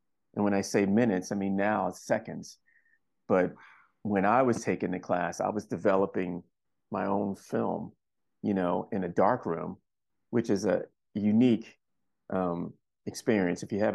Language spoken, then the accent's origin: English; Philadelphia, Pennsylvania, United States; I was raised in Philadelphia. Pittsburgh is an 8-hour car drive from Philadelphia.